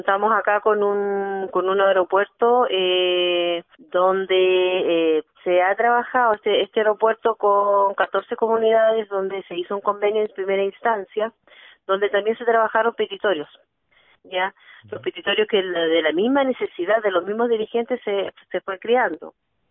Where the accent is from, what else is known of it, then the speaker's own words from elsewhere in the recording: Doyinco, Chile; soy del LOF Territorio Doyinco, ex Juan Bautista Manquilev.